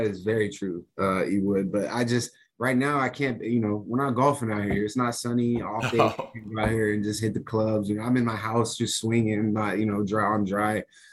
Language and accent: English; Oregon, United States; born there; also born or lived in South Florida; Because part of me is from South Florida, even though I was born in Oregon, part of me is from South Florida.